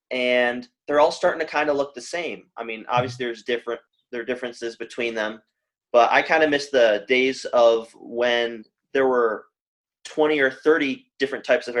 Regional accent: Syracuse, New York, United States; because I'm from the Northeast. I'm from Syracuse, New York. So I grew up in the early 2000s

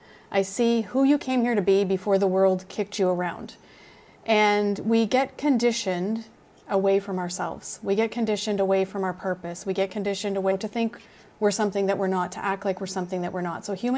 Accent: Canada; And I'm Canadian.

